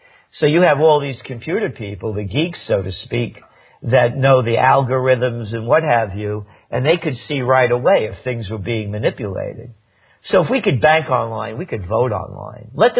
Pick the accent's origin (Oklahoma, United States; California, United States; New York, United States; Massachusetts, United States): New York, United States; and I'm a New Yorker. I live upstate, but I'm a Bronx New Yorker by birth and lived there most of my life in the city area.